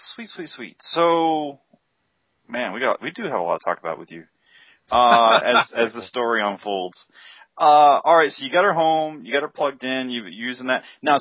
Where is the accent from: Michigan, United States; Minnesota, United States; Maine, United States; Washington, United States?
Maine, United States; now in Tennessee, United States; I'm from Maine, so...